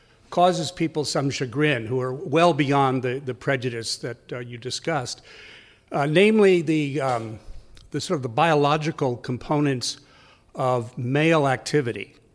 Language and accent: English; Napa, California, United States; from Napa.